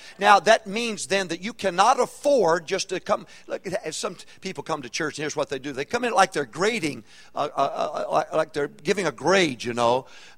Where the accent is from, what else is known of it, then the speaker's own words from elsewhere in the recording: Arkansas, United States; Honestly, I'm from Arkansas. I hit the land of opportunity to get out.